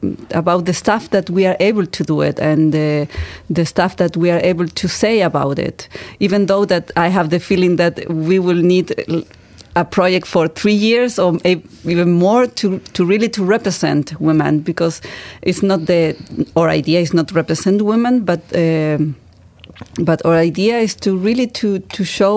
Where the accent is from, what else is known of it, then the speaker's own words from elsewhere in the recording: Chile; first language Spanish; German is a second language; ich komme aus Chile.